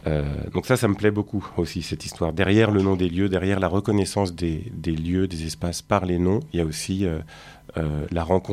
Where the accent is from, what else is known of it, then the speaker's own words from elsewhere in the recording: Montreuil, Île-de-France, France; now in Marseille, France; Moi j'ai grandi à Montreuil. Je suis à Marseille depuis 5 ans et demi, mais je suis montreuillois aussi.